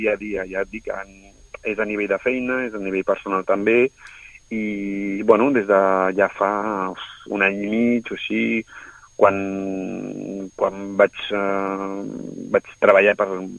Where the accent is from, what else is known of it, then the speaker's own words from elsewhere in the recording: Sitges, Catalonia, Spain; moved away as an adult; now in France; ja que tothom ve a Sitges a viure perquè és fantàstic, doncs perquè no hi anaré jo, que és el meu poble.